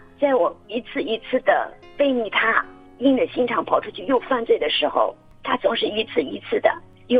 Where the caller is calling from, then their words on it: Anhui, China; 我是安徽的